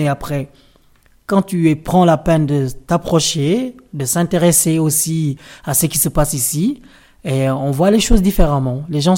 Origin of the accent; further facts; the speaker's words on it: Casamance, Senegal; Moi, je viens de la Casamance. Casamance, c'est le poumon du Sénégal, comme on dit.